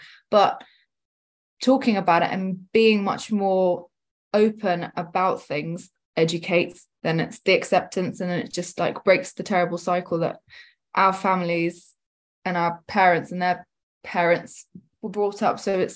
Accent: Kosovo; English is a second language; I come from Kosovo. It's like Eastern European country

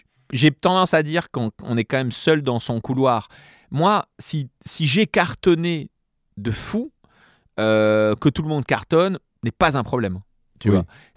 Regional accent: Corsica, France; Alors, j'ai grandi en Corse, donc il faut expliquer que ah, en oui, voilà. Corse, ça bagarre.

